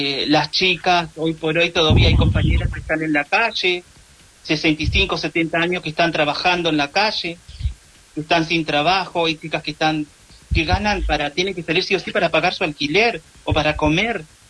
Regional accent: Argentina; Y no somos tantas de la República Argentina que tendría que pasar esto, que ellos tendrían que decirnos un sí.

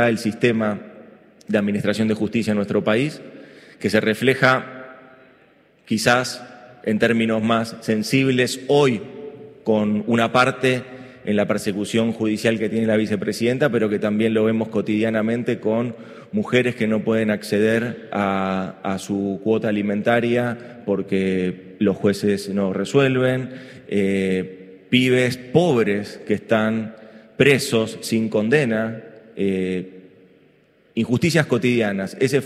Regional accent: Argentina; como argentinos y argentinas tuvimos que asumir esa responsabilidad

